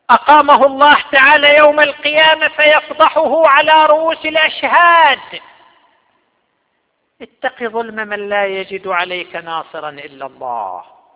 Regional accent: Qatif, Eastern Province, Saudi Arabia; نشرت الجرائد أيضا أن عندنا في القطيف مواطن

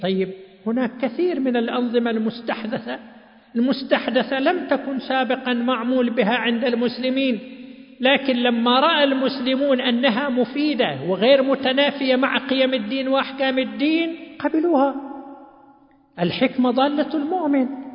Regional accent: Saudi Arabia; ارتفع عدد المحامين الممارسين عندنا في المملكة العربية السعودية بنسبة كبيرة

